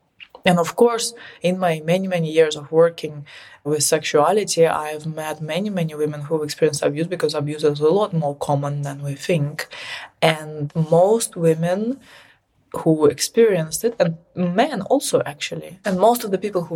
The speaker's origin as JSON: {"language": "English", "country": "Russia", "tie": "born or raised there", "said": "I was born in Russia, okay? Like, I lived there in the 90s."}